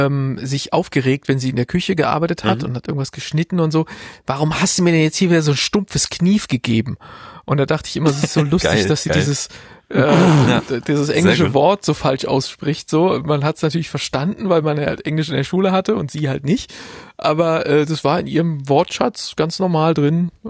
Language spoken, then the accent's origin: German; Berlin, Germany; Also das gibt's in dem Berliner Raum, wo ich herkomme, eigentlich nicht.